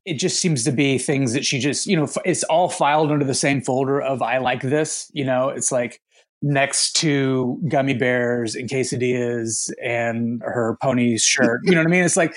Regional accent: Texas, United States; I grew up in Texas, you know, spending a lot of times in cars

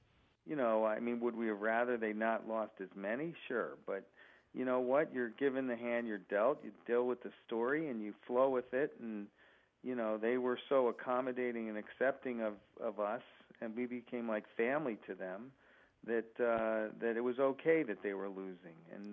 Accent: San Antonio, Texas, United States; born there; I was born in San Antonio, by the way.

